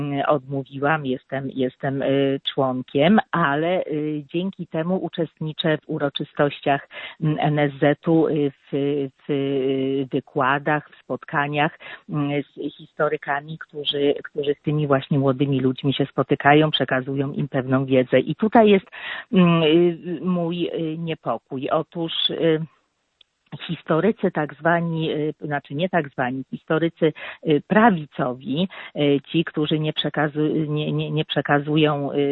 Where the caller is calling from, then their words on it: Świętokrzyskie Voivodeship, Poland; Był legendą tutaj Gór Świętokrzyskich